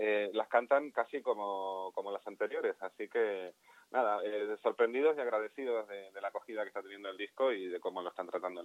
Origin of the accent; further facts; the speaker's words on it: Argentina; que no soy el compositor, y que además soy argentino